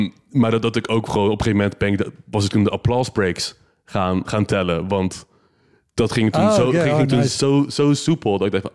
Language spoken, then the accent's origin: Dutch; Rotterdam, South Holland, Netherlands; Ik ben Rotterdammer